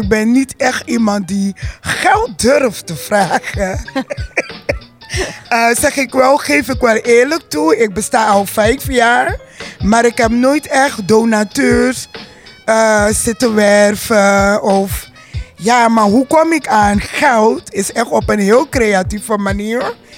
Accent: Suriname; Nee hoor, ik kom uit Suriname.

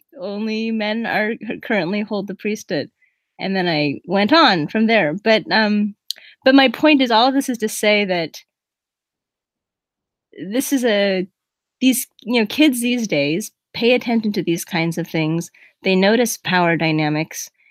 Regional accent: California, United States; So just to tell you a little bit where I'm coming from, I grew up in Southern California. I was in the same ward, basically, for my first 18 years of life.

